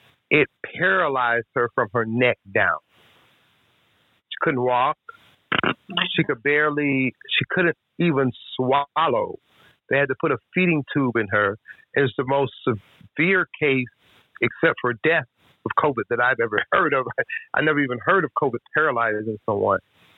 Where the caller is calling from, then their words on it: Dallas, Texas, United States; I'm calling today from Dallas, Fort Worth.